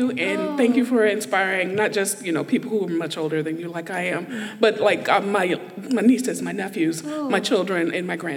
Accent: Louisiana, United States; accent: Southern; I'm vaguely Southern. I'm from Louisiana. I grew up on a farm in North Louisiana

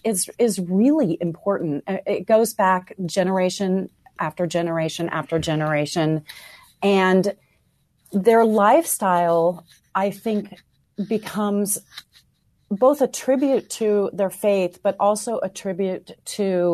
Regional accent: Montana, United States; I mean, I'm seeing it in my hometown too, in Montana.

